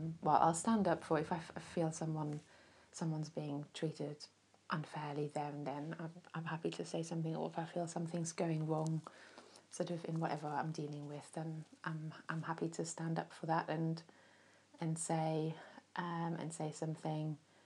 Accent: Germany; I grew up in East Germany

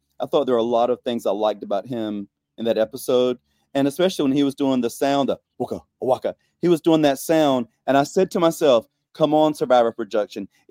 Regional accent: the South, United States; I'm from the South.

